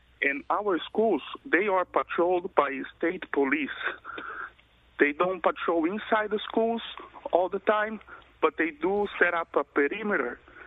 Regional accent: São Paulo, Brazil; I'm from Sao Paulo in Brazil. It's a very violent city.

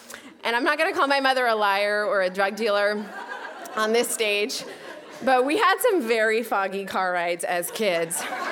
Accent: Newburyport, Massachusetts, United States; So the distance between my hometown of Newburyport, Massachusetts, and New York City is about 250 miles.

